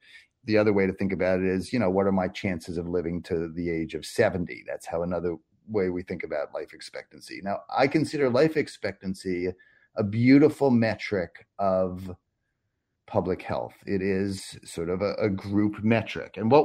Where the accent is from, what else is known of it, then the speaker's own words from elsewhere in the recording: United States; So I grew up and was taught in my medical training and also just as growing up in the United States that we have powerful ideas about individualism.